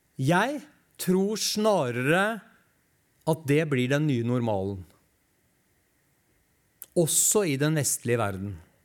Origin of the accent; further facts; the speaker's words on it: Eastern Norway, Norway; Det er jo ikke så veldig lenge siden vi igjen ble møtt av overskrifter i avisene, i hvert fall hjemme på Østlandet, der det står «Kirkene er stengt».